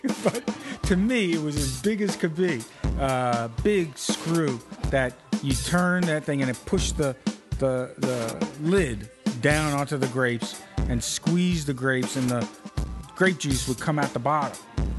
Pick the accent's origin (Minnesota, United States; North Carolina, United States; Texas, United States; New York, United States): New York, United States; Brooklyn; And I grew up in Brooklyn, and my grandfather used to make wine in the basement of an Italian slum, 993 Pacific Street.